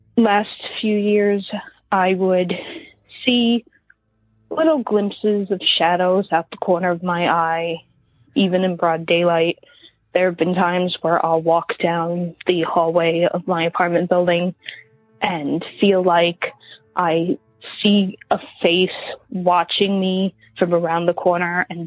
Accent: New York City, New York, United States; I'm from New York City.

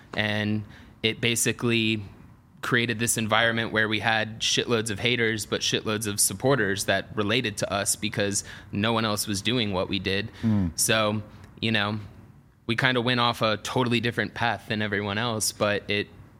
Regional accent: Atlanta, Georgia, United States; I grew up in Atlanta

